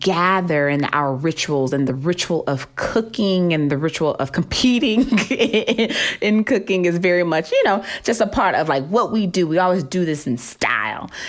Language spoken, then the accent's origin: English; Memphis, Tennessee, United States; born or raised there